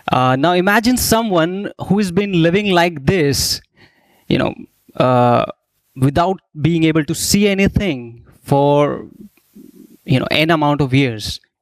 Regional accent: Jaipur, Rajasthan, India; I am from Jaipur, India, also known as the Pink City. It's a pretty famous tourist destination if you ever happen to visit.

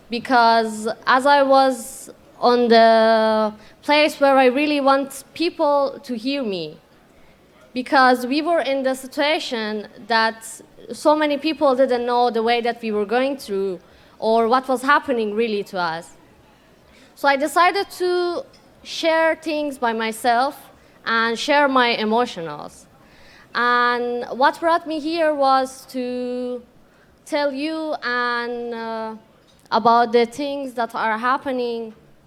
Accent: Afghanistan; English is a second language; from Afghanistan, a human rights activist.

